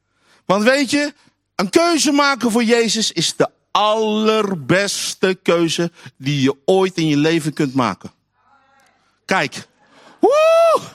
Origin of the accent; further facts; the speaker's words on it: Alphen aan den Rijn, South Holland, Netherlands; Ik kom uit Alphen aan de Rijn, dus misschien is dat anders dan hier in Eindhoven.